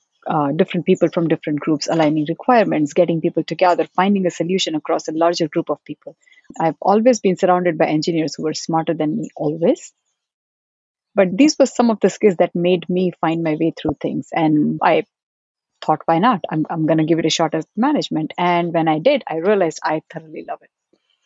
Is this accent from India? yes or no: yes; central India, India; I was born in India. Started off my school, my life, my career journey in a very small town in India, in the central parts of India.